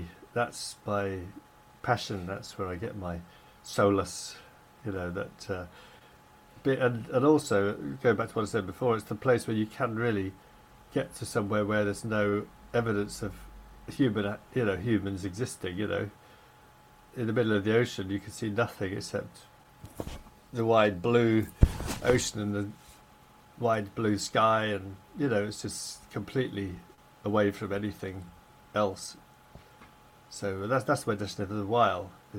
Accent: South West England, United Kingdom; accent: English; my name and my accent are English. I grew up in North Devon, which is quite like here, really. It's a sort of rugged Atlantic coast

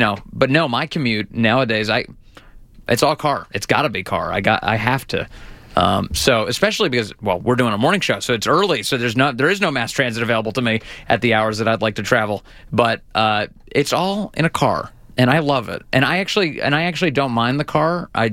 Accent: Alexandria, Virginia, United States; I come from Alexandria, Virginia.

